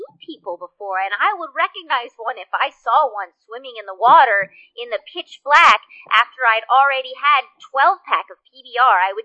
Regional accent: Minnesota, United States; now in Wisconsin, United States; Well, I grew up in Minnesota, and then it got too cold there for me, so I've lived in Wisconsin for the last 5 years.

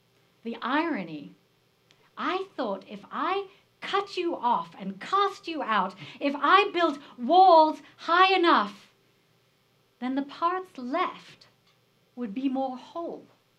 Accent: Germany; also born or lived in England; Growing up in Germany and England, which are two very exacting cultures

